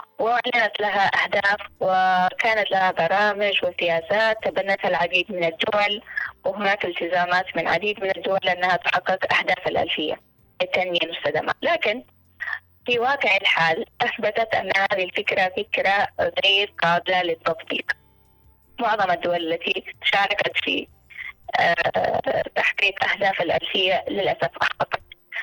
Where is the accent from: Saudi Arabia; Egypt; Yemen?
Yemen; بما يخدم أهدافنا ومصالحنا إحنا كمجتمع يمني، بما يحقق ويلبي أحلام وطموحات المواطن اليمني